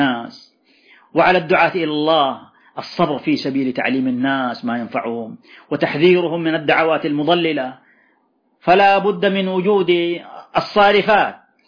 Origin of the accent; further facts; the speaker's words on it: Saudi Arabia; بلادنا المملكة العربية السعودية